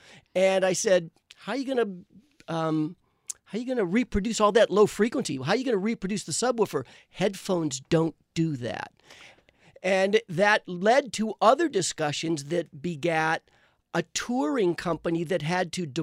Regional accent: New York, United States; Growing up in New York, if you live in the city, everyone knows about this gentleman who drives around in the car

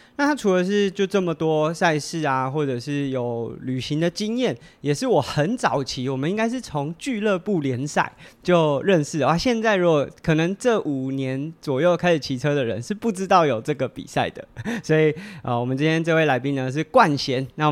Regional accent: Taipei, Taiwan; 但其实我是台北人。

